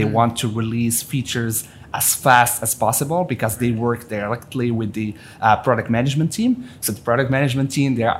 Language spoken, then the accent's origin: English; Morocco; moved away as an adult; now in Paris, France; I was born and raised in Morocco, North Africa. Studied electrical engineering in Morocco, worked on renewable energy projects there